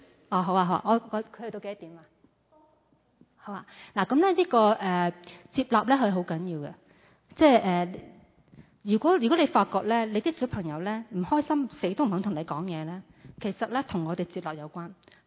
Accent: China; 我哋中国人点样表达愤怒咧？

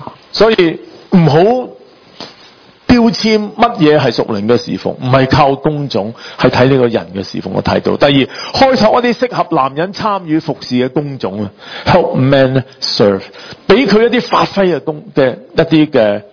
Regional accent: China; 我哋中国人有时候好含蓄啊吓，咧卖花赚花香唔系几好嘅。

